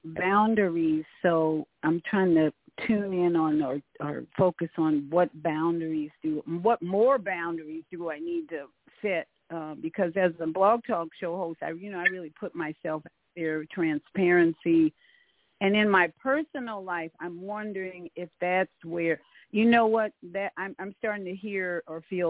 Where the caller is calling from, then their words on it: Orlando, Florida, United States; in Orlando, Florida, your Friday morning.